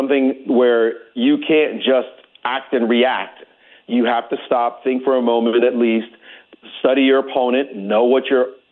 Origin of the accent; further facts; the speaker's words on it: Brooklyn, New York, United States; I grew up in Brooklyn playing chess, Brooklyn, New York, and I played chess in the parks where they were trash-talking while you were playing.